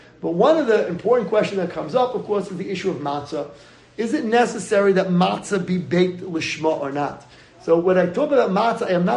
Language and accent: English; Riverdale, New York, United States; so I grew up in Riverdale. Riverdale at the time was a small Jewish community, you know, back in the late 60s, early 70s.